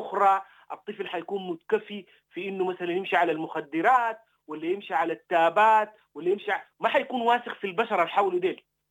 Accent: Sudan; لكن مرات بتكلم عن ألمي أنا كمواطن سوداني.

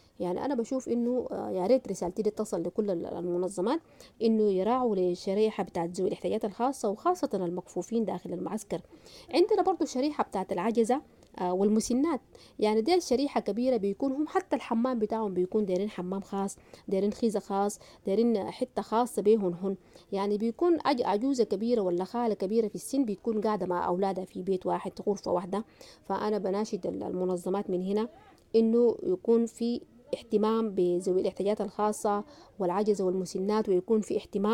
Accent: Sudan; moved away; احنا طلعنا من السودان هناك، الواحده بس طلعت بتوبه بجلبابتها بعبايتها يعني، جينا هنا اتصدمنا بالواقع يعني.

